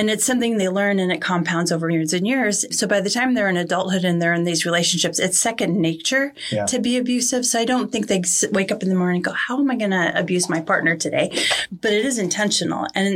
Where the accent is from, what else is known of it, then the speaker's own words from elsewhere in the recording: San Diego, California, United States; So no, I was born here in San Diego and lived here most of my life, moved away for a while and then came back.